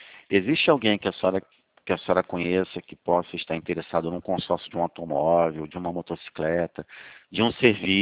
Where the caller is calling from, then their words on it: Rio de Janeiro, Brazil; Pelo meu sotaque, a senhora não identifica de onde que eu estou falando, não?